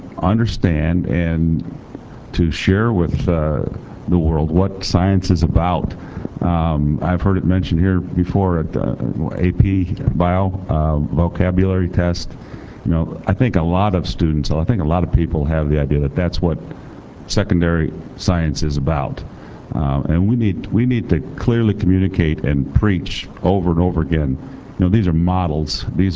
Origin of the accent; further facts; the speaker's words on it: Edwardsville, Illinois, United States; from Edwardsville, Illinois